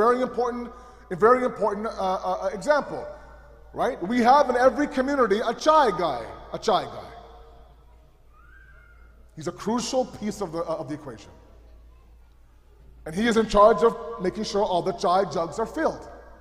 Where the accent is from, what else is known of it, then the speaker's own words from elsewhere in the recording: Toronto, Ontario, Canada; And I was born and raised in Toronto.